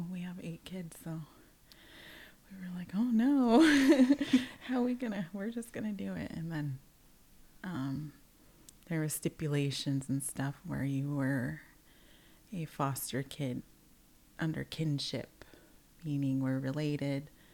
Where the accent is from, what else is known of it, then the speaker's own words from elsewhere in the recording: Taholah, Washington, United States; I am from Tohola. I come from the territory of the Quinault tribe. From my paternal side, my maternal side's First Nations Musqueam, the Hunkaminam people